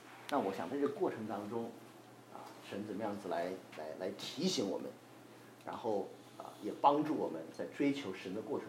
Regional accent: Xi'an, Shaanxi, China; 那我是西安出生长大的，那我出生的那个年代没有听过福音的啊，我是在63年出生

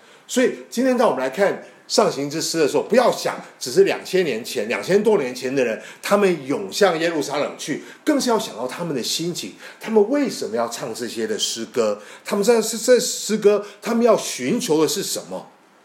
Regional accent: Taipei, Taiwan; 我还记得我小时候是住在台北的乡下的地方。那我上学的时候呢，要从家里出发，要经过田地，两边都是那个种稻子的田地。

